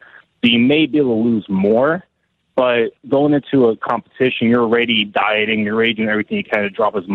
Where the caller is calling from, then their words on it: New Jersey, United States; I'm calling from New Jersey.